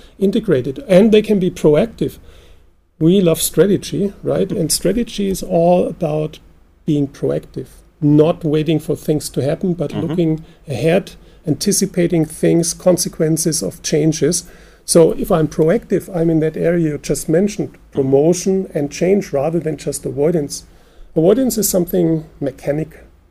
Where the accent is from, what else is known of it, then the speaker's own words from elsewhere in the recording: Germany; English is a second language; By the way, since we're from Germany, when you look at the German laws